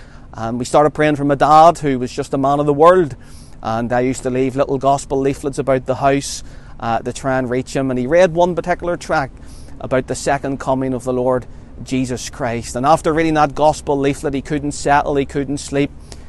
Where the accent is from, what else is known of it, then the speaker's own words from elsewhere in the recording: Belfast, Northern Ireland, United Kingdom; And I'm from the Donegal Road area in Belfast and grew up here, right beside Windsor Park.